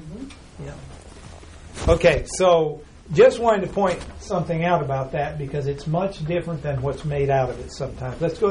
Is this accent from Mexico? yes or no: yes; Mexico; I grew up in Mexico, I was able to teach God's word in Spanish.